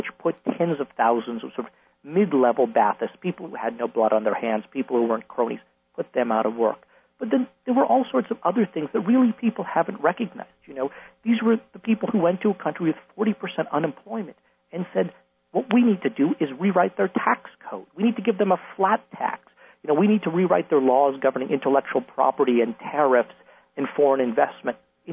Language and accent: English; United States; In fact, I joked that the only danger I faced as an American in those early days was being brought into somebody's house